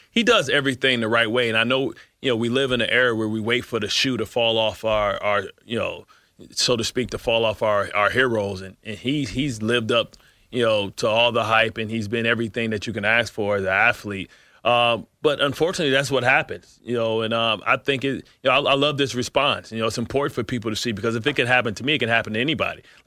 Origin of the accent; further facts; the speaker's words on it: Detroit, Michigan, United States; Man, it doesn't get any funnier than being growing up in Detroit in the 80s during the crack and gang era, man.